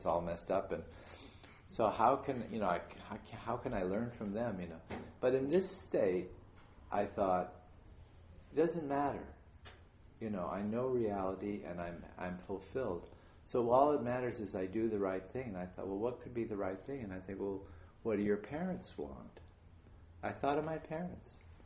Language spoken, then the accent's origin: English; Beverly Hills, California, United States; I came from California, from Beverly Hills and things like that. It was just like awful place, you know.